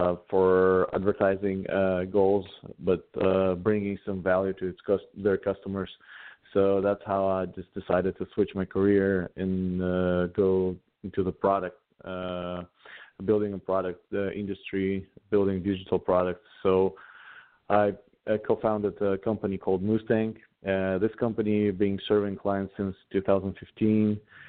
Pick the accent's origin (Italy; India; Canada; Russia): Russia; now in Los Angeles, United States; Yeah, I'm originally from Russia. So now I live in Los Angeles, California